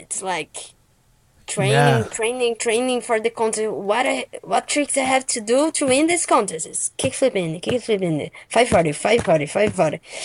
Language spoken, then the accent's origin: English; Brazil; especially because I'm from Brazil